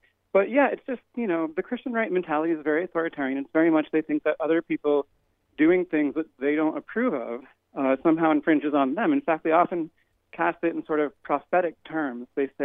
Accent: Indiana, United States; now in Portland, United States; And I grew up in Indiana. I'm a Midwesterner, and it would be nice if I could count on equal and fair treatment in my home state, but I can't, so I moved to Portland, Oregon.

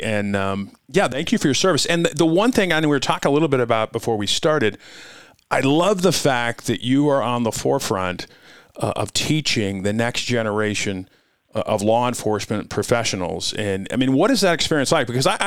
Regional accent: Colorado, United States; a law enforcement training academy here in my home state of Colorado.

